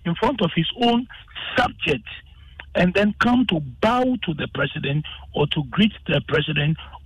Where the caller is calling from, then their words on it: Tema, Greater Accra, Ghana; I'm calling from Tema.